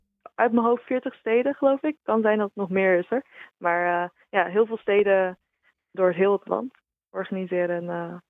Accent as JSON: {"language": "Dutch", "town": "Rotterdam", "region": "South Holland", "country": "Netherlands", "said": "Ik ben Rotterdammer, natuurlijk heel trots op de haven."}